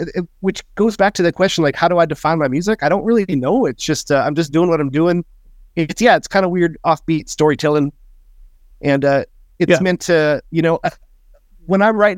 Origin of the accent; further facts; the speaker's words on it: Manitoba, Canada; also born or lived in Oklahoma; I mean, I was born in Oklahoma, so that's kind of where this whole thing gets started from. But I didn't live there too long. I moved up to rural Manitoba when I was a kid.